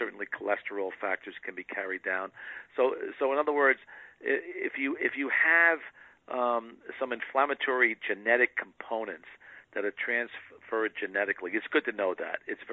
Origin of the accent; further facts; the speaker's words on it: New York, United States; You know, you're from New York. I grew up in New York.